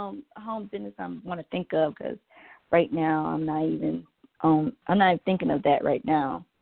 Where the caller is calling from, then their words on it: Georgia, United States; calling from Georgia.